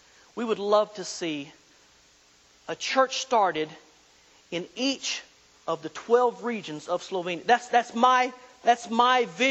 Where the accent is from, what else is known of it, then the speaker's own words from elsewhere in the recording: Oklahoma, United States; I'm from Oklahoma.